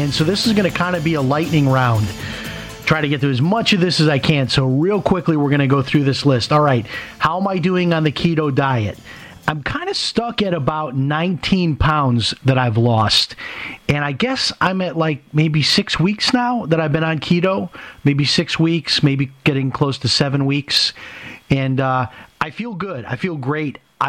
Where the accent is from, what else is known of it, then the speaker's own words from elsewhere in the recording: Chicago, Illinois, United States; I grew up in Chicago. I remember going to Aldi's as a kid.